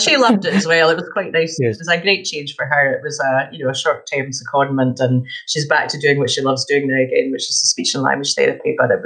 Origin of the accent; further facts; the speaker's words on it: Perth, Scotland, United Kingdom; moved away; I come from Perth in Scotland, and a lot of people say, you don't sound Australian. I said, no, the original Perth in Scotland, the one that named the one in Australia. So I come from there, and but I haven't lived in Scotland probably for the last 18